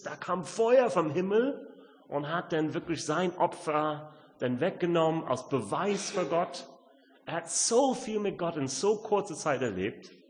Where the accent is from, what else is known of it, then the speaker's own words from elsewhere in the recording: Itzehoe, Schleswig-Holstein, Germany; bei uns in unserer Gemeinde in Itzehoe, wo ich herkomme, in unserer Baptistengemeinde